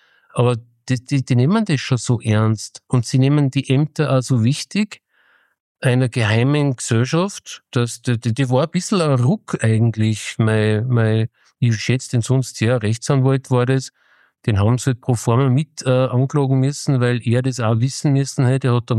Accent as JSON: {"language": "German", "country": "Austria", "said": "Und bei uns in Österreich haben wir es nicht einmal Rückgrat"}